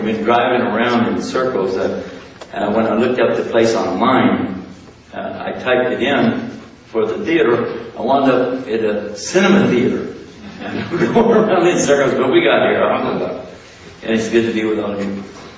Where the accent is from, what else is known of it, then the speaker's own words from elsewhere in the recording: Texas, United States; And by the way, I'm from Texas, and you know, guys from Texas, how are they from?